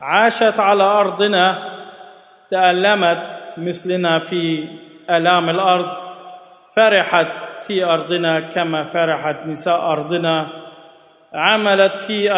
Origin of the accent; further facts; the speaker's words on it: Egypt; ونحن ايضا كمصريين نكن لهذا العيد مكانة كبرى